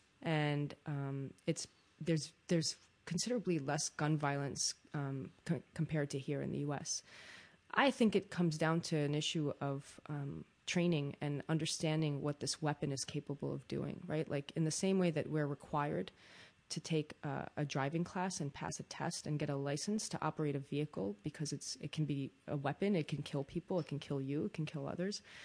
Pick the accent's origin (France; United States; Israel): Israel; But, I'm from Israel, which is a pretty heavily armed nation